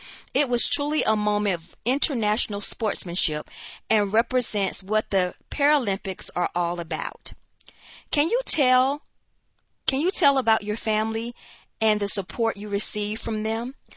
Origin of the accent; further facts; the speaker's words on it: Michigan, United States; Both of my parents worked for the Big Three auto industry for their entire careers. Growing up near Detroit had a huge impact on me and my wife's upbringing.